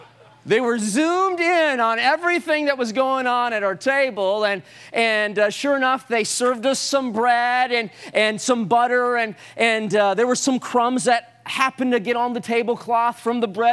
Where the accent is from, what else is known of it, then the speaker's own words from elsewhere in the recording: Saginaw, Michigan, United States; My wife is originally from Greenville. I am originally from Saginaw, and God put a Michigan man